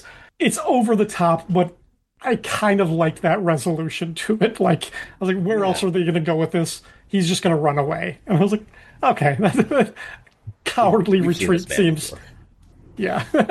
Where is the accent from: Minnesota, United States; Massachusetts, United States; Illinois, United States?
Illinois, United States; DeKalb; he graduated from Northern Illinois University, which is in my hometown of DeKalb, Illinois.